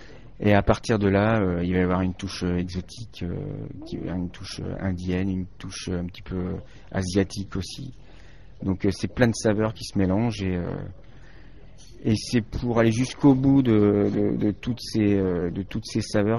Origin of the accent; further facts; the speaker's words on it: Redon, Brittany, France; Je suis originaire de Bretagne. De Redon, voilà.